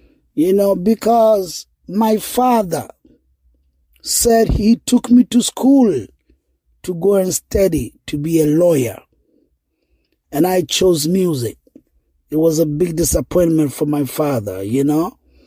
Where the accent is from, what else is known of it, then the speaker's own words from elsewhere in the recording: Ghana; I was growing up in Ghana